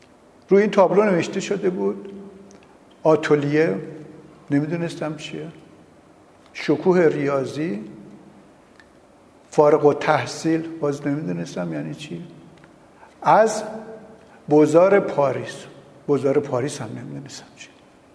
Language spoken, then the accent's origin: Persian; Kashan, Isfahan, Iran; now in Tehran, Iran; متولد 1322 در کاشان. طفولیت من در کاشان بود و در یک خانواده سنتی بزرگ شدم و خانواده من تقریبا میشه گفت مرفه بودن، تاجر بازار بودن، فرش فروش بودن.